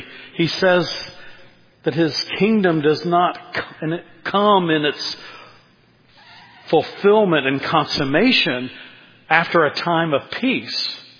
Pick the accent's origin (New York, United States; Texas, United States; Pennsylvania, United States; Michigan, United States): Texas, United States; Growing up in Texas, there was a time in my high school days in which, particularly in one area of Texas, near Tyler, Texas